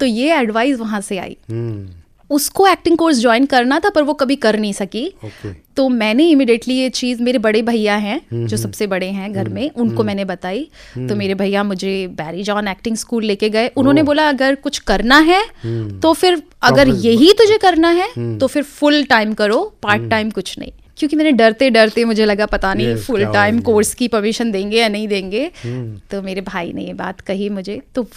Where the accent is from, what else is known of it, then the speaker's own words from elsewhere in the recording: Delhi, India; मेरा जन्म दिल्ली में हुआ क्योंकि मेरे फादर तब तक दिल्ली में शिफ्ट हो गए थे, और वहाँ से, हाँ, तो मैं दिल्ली में ही पली बड़ी हूँ, वहीं से मैंने पढ़ाई की है, और टोटल दिल्ली वाली लड़की हूँ मैं।